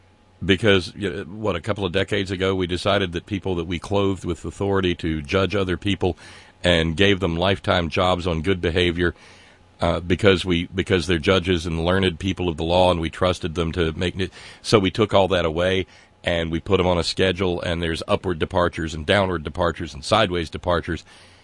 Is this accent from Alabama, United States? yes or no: yes; Alabama, United States; So growing up in Alabama, this was not that extraordinary.